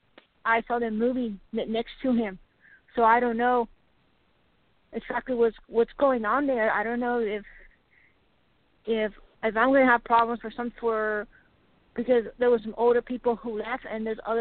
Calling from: Texas, United States; I'm calling from Texas.

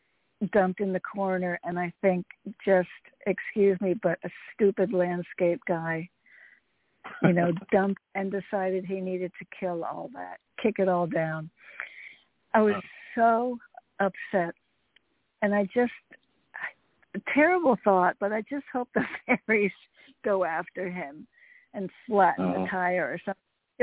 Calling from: Connecticut, United States; in Connecticut.

